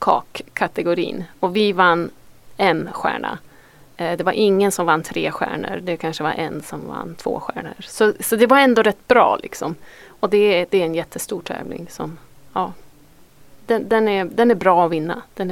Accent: Sweden; Jag kommer ihåg att jag var hemma i Sverige då.

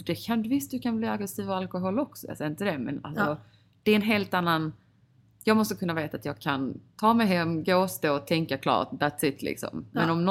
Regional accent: Sweden; när jag växte upp eller typ när jag var liten i Sverige

